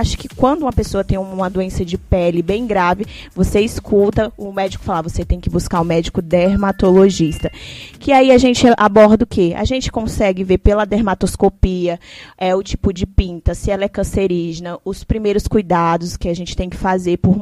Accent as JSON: {"language": "Portuguese", "town": "Sena Madureira", "region": "Acre", "country": "Brazil", "said": "eu sou médica, sou de Sena Madureira, filha da Toinho, do Josué."}